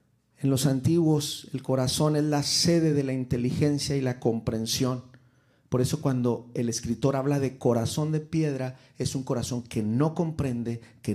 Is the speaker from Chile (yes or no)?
no; Culiacán, Sinaloa, Mexico; En mi niñez estuve en Culiacán, Sinaloa. Así que crecí con música de banda.